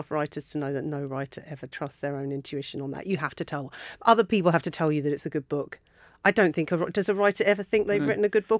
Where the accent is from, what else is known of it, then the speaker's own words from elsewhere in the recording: England, United Kingdom; If I walked into a pub in the Essex countryside as an English woman, I would not be taken aback by a male bartender